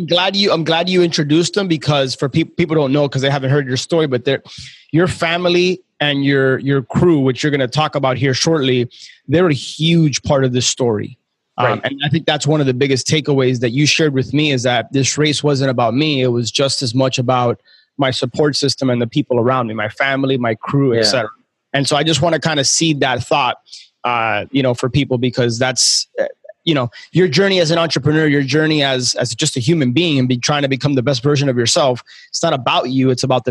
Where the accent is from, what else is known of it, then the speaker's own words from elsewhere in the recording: Miami, Florida, United States; So for people that are not Miamians, if that's even a word, 40 degrees is like, that's like 0 degrees to us.